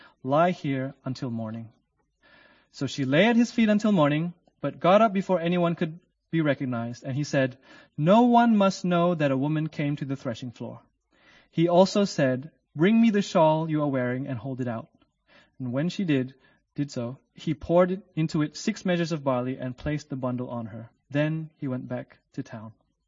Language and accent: English; North Sumatra, Indonesia; I come from the Batak tribe in northern Sumatra in Indonesia.